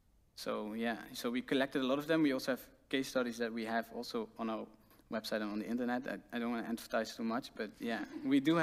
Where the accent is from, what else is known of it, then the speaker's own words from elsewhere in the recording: Limburg, Netherlands; English is a second language; I'm Dutch, and I'm adopted in the Netherlands, and I grew up in Zuid-Limburg, so I have a very different accent.